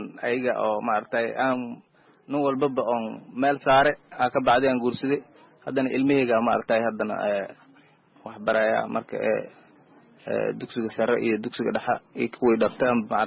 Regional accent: Bardheere, Gedo, Somalia; moved away; waxaan ka soo qaxnay Bardheera tuuladeeda meel la dhahay Warharan la dhahay aan ku soo qaxnay

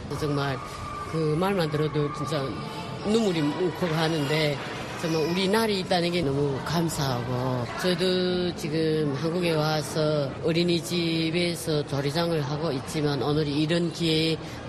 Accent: North Korea; now in South Korea; 우리 탈북해서 한국에 왔을 때 우리 실제 맨몸으로 왔잖아요.

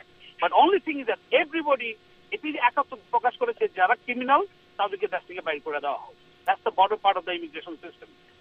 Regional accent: United States; আমি একজন আমেরিকান হিসেবে আমি বলতে চাচ্ছি

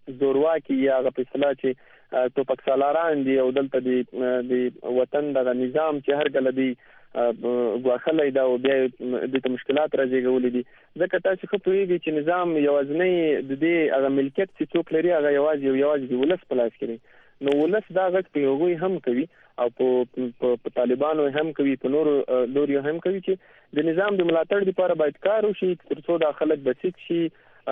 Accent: Mata Khan, Paktika, Afghanistan; زه خپل د پکتیکا ولایت متخان ولسوالۍ

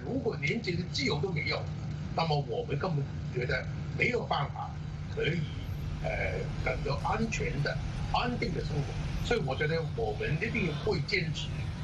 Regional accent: Hong Kong; 也同时也表示我们香港人是应该享有这些发言的自由

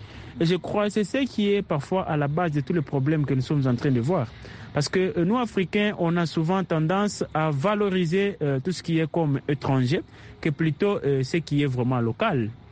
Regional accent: DR Congo; Et bel et bien ici chez nous en RDC, nous avons certains lieux et qui portent vraiment les anciennes appellations.

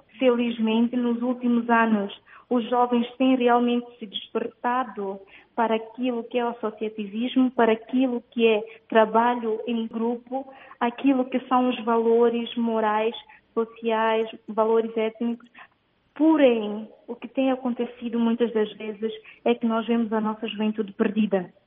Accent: São Tomé & Príncipe; Hoje realmente é uma grande oportunidade para mim, enquanto santomense, de dar a minha voz ao mundo.

